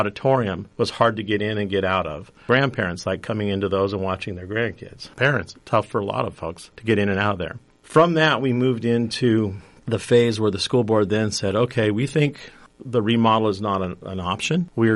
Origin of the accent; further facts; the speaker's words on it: Colorado, United States; I did too. I was in Colorado and I always thought, you know, this is kind of interesting that the school has other schools.